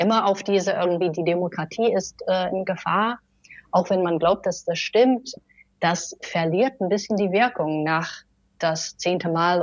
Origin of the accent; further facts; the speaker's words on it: Michigan, United States; now in Germany; Ich glaube, also in Michigan zum Beispiel, wo ich herkomme